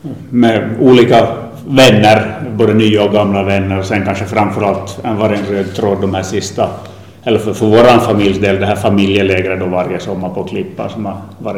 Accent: Turku, Southwest Finland, Finland; born there; also born or lived in Ostrobothnia / Sweden / Norway / Canada; Jag är faktiskt född här i Åbo.

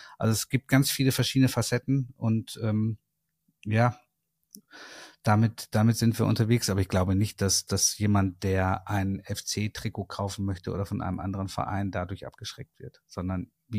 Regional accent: North Rhine-Westphalia, Germany; Wir kommen ja beide aus dem Ruhrgebiet, haben dadurch eine Verbindung und ich bin aufgewachsen zwischen Nähmaschinen und zwischen Legewagen

